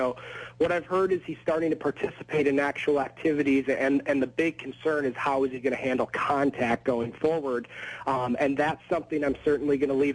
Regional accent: Minnesota, United States; I grew up in Minnesota, so I'm a diehard Gophers fan

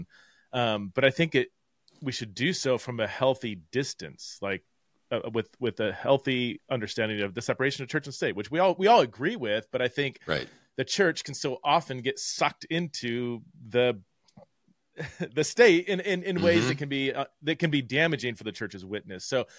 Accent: California, United States; now in Boise, United States; I'm in Boise, Idaho. I'm from California, but been here about 10 years.

